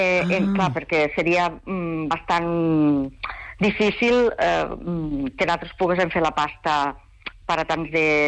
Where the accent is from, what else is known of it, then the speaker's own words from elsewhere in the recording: Catalonia, Spain; jo soc de les Terres de l'Ebre